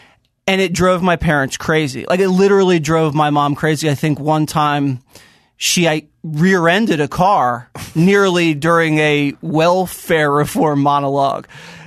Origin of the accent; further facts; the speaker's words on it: Philadelphia, Pennsylvania, United States; Well, I grew up in Philly, and, you know, not North Philly, but in a nicer area of Philly.